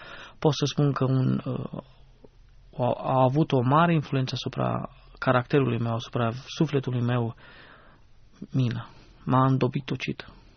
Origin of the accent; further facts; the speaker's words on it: Hunedoara County, Romania; Sunt din Valea Jiului. Cum spun unii, sunt un fost miner.